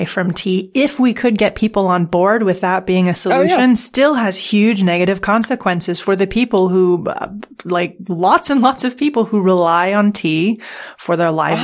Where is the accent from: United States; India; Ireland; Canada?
Canada; now in United Kingdom; I'm originally from Canada. I live in the UK now, and I'm originally from Canada.